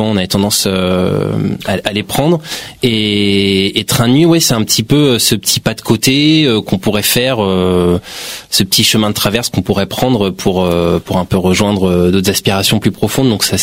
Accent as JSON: {"language": "French", "town": "Paris", "region": "Île-de-France", "country": "France", "tie": "born there", "said": "Donc, mais je suis né à Paris, moi."}